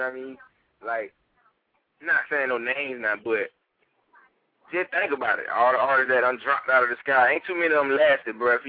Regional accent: Georgia, United States; I'm from Georgia, you know what I mean? I ain't even been to Atlanta to go to their club.

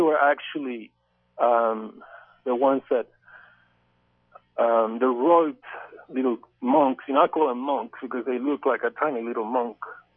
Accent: Chile; you'll excuse my accent because like you stated, I am actually from Chile.

